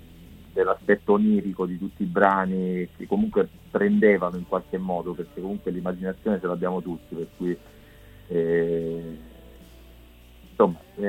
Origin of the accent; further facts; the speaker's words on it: Maratea, Basilicata, Italy; born there; now in Rome, Italy; sono nato in Basilicata, a Maratea, ma ormai sto a Roma da più tempo di quanto sono stato in Basilicata.